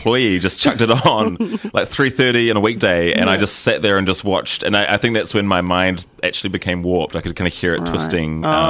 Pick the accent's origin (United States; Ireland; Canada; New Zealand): New Zealand; with a bit of a New Zealand slant being a Kiwi